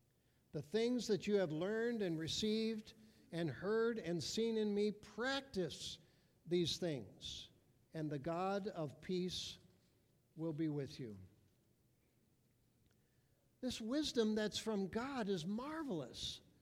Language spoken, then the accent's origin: English; Cleveland, Ohio, United States; I've lived in the country now since 89. I grew up in Cleveland, big city, but I love living in the country.